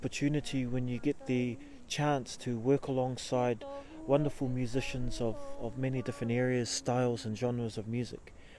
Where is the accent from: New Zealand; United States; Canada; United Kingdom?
New Zealand; I come from Aotearoa, New Zealand.